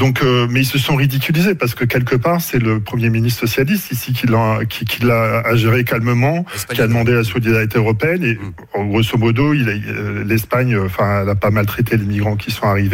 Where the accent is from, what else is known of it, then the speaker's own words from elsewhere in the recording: Hauts-de-France, France; now in Grenoble, France; Je suis aussi originaire du Nord, hein, d'ailleurs. Ouais. Je suis à Grenoble.